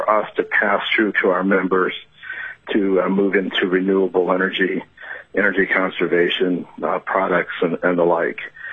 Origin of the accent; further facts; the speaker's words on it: Fairbanks, Alaska, United States; I'm from Fairbanks, Alaska.